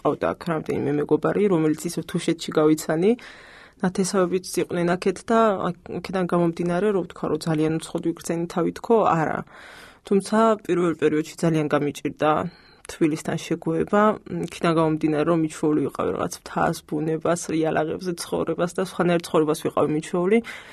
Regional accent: Kakheti, Georgia; კი, თუში ვარ, წარმოშობით იქ და იქ ვარ გაზრდილი

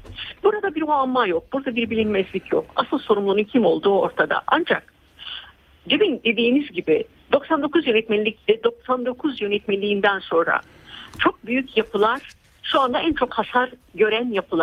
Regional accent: Hatay, Turkey; ancak duyarlı bir Hataylı olarak, Hatay tarihini çok yakından bilen bir arkadaşımız olarak

